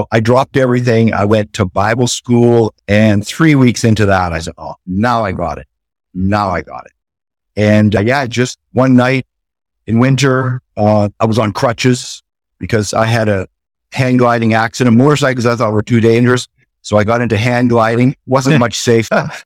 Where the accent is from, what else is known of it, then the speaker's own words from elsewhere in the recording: British Columbia, Canada; I grew up in Western Canada, just about 40 minutes out of Vancouver. Mennonite brother in background. So grew up in church